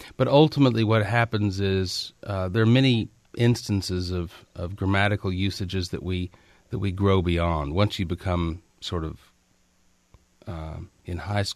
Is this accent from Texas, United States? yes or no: yes; Canyon, Texas, United States; you know, I grew up in West Texas. I grew up in a college town south of Amarillo. It's called Canyon.